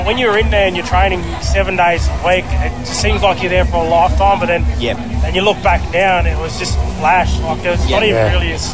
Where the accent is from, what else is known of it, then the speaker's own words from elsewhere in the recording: Cunnamulla, Queensland, Australia; I'm from Cunnamulla. And my two tribes, my grandfather is the Kunya mob, which is out Cunnamulla, goes down close to the border just before Bourke.